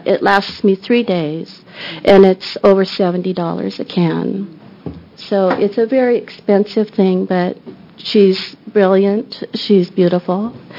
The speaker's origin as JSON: {"language": "English", "town": "Portland", "region": "Oregon", "country": "United States", "said": "I am from Portland, Oregon, and I attend Mount Tabor Middle School. I am 13 years old and in the 8th grade."}